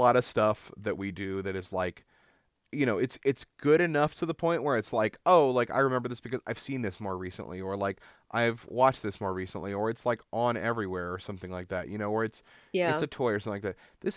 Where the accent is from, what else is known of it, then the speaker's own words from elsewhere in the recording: Monticello, Illinois, United States; from Monticello, Illinois. Like, you know, just, like, from my hometown.